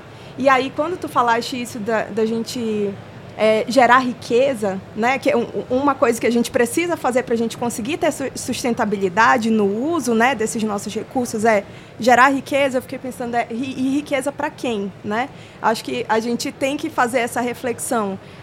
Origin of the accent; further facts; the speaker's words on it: Maués, Amazonas, Brazil; also born or lived in Manaus; Sou manauara, mas eu cresci na terra do Guaraná, em Maués.